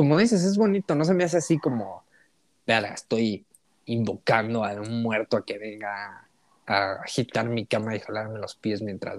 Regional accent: Mexico City, Mexico; born there; es mi cultura mexicana, que yo nací en Tepito

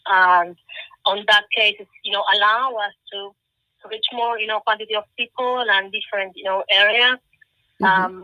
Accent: Argentina; English is a second language; now in United Kingdom; I'm originally from Argentina

